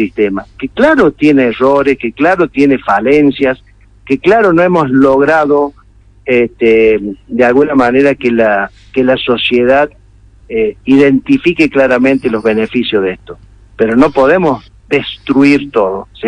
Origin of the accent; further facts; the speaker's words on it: Villa Mercedes, San Luis, Argentina; yo soy de San Luis, pero soy de Villa Mercedes. Villa Mercedes es una ciudad de 120.000 habitantes.